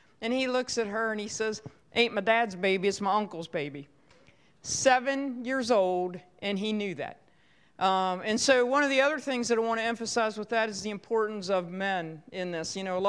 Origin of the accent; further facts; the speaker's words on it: Westernport, Maryland, United States; I actually was born and raised in Western Port, and when I grew up, it was a middle-class town. There was a lot of factories, a lot of jobs, and so there were a lot of families around.